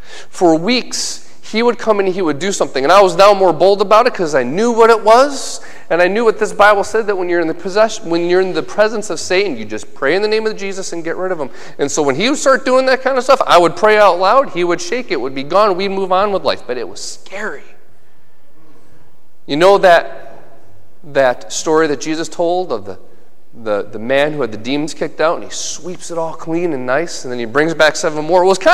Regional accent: Union Springs, United States; Now, keep in mind, this is happening in Tennessee. I grew up in Union Springs. I don't know this guy.

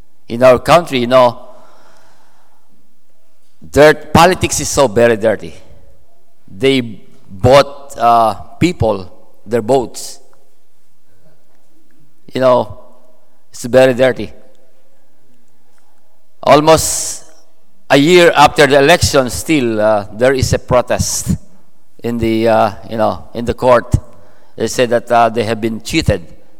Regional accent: Philippines; I know that because I'm a Filipino.

